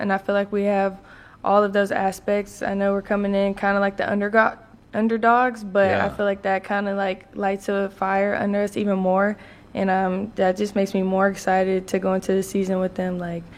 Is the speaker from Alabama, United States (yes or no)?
yes; Mobile, Alabama, United States; now in Birmingham, United States; Like, I came from Mobile, so, I had a little bit